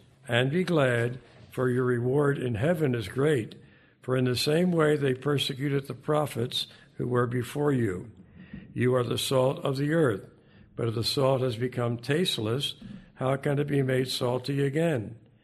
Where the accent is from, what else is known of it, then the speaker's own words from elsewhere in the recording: Philadelphia, Pennsylvania, United States; I remember not long ago, up in my hometown of Philadelphia